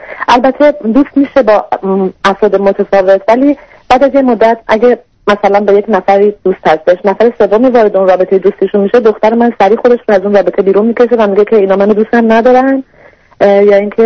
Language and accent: Persian; Iran; moved away; ما حدود 4 سال هست که از ایران مهاجرت کردیم